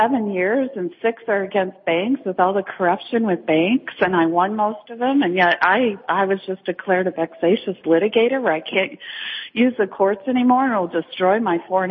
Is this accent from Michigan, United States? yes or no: yes; Michigan, United States; I'm from Michigan, I'm a high school dropout, went to college, have a master's in engineering, a law degree